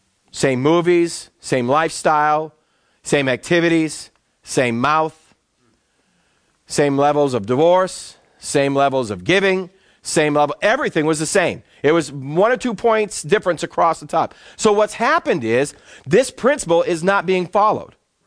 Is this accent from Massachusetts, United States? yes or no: yes; Boston, Massachusetts, United States; I grew up in Boston, and my house was over 250 years old. My parents bought it for $8,000.